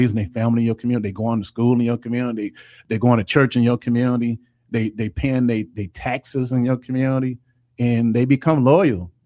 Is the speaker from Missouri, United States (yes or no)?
no; Muskegon Heights, Michigan, United States; This is coming from a brother from 2330 Baker Street, 2312 Baker Street, born and raised in Muskegon Heights.